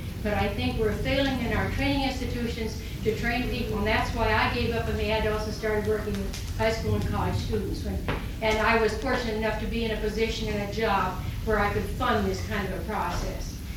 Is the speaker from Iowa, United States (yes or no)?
no; Montana, United States; I come from Montana.